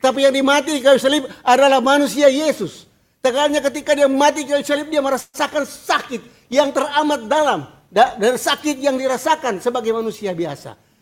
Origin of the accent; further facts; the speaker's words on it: Manado, North Sulawesi, Indonesia; saya ingat di kampung halaman saya di Manado